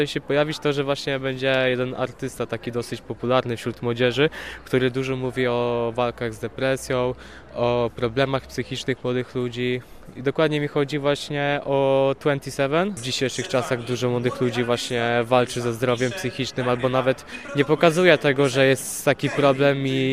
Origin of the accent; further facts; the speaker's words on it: Elbląg, Warmian-Masurian Voivodeship, Poland; jestem właśnie z Elbląga